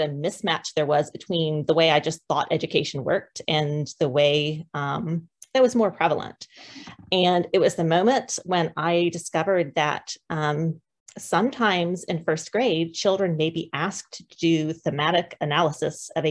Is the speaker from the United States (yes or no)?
yes; Raleigh, North Carolina, United States; So I grew up in the Raleigh area. I still live in the Raleigh area.